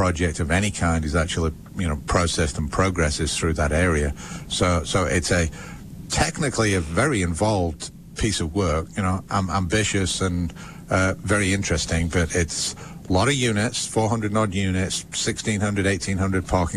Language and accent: English; England, United Kingdom; I'm still, you know, as excited as an English can be about the RFP for Klein Dolly.